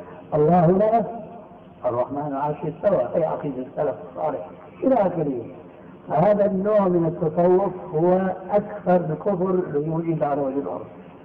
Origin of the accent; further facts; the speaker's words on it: Syria; تلقفها بعض العامة عندنا في سوريا